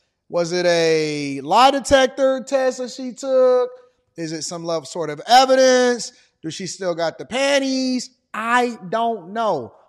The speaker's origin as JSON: {"language": "English", "town": "Detroit", "region": "Michigan", "country": "United States", "said": "I'm from Detroit, so we got to look at it a little bit different. Our lens is a little different than y'all's."}